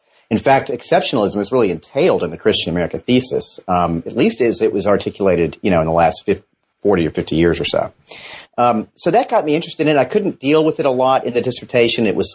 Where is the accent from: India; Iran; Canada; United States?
United States; Georgia; Yeah, well, I'm from Georgia